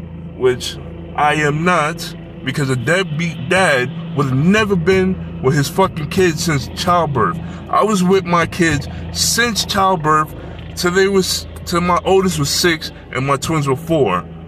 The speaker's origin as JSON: {"language": "English", "region": "New York", "country": "United States", "said": "I'm a nigga from New York. Like, you know, we go outside, we go travel the trains"}